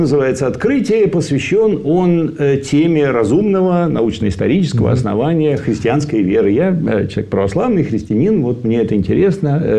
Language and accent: Russian; Minnesota, United States; Американцы всегда называют, откуда они, из какого штата. Я из Миннесоты. Я не из Америки, я из Миннесоты.